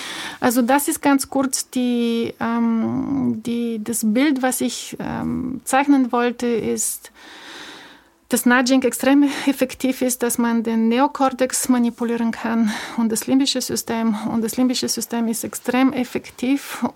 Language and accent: German; Bulgaria; moved away as an adult; ich bin 78 in Bulgarien geboren. Ich war 11, als die Wende kam. Mit 21 habe ich das Land verlassen.